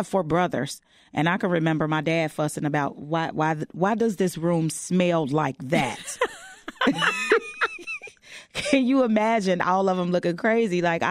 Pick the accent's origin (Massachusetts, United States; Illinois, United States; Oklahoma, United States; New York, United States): Illinois, United States; Chicago; I'm born and raised on the West Side of Chicago. I am the eldest girl of six. Two-parent household. I sang in my church choir right on the West Side.